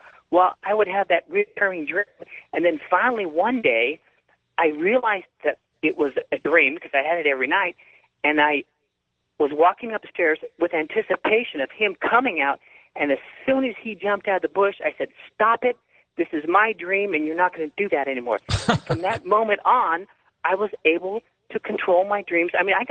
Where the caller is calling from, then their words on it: San Diego, California, United States; I'm calling from San Diego, listening to you on 600 KOG.